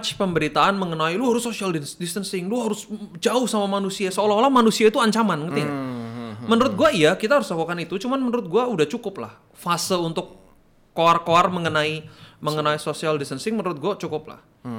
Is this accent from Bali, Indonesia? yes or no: yes; Bali, Indonesia; apalagi kan gue orang Bali ya, sepi banget hotel.